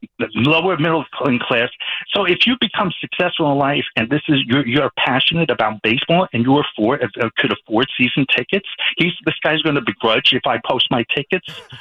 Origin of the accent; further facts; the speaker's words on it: Bronx, New York, United States; but yeah, I grew up in the Bronx. I was a vendor at Yankee Stadium when I was 18 years old.